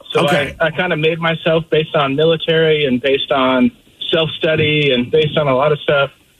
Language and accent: English; Portland, Oregon, United States; So I grew up in Southeast Portland